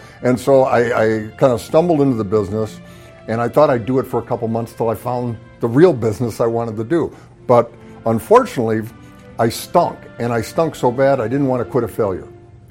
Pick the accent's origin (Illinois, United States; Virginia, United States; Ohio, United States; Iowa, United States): Illinois, United States; Chicago; now in Green Bay, United States; I'm from the Chicago area originally, but like all my time was spent here. This was home.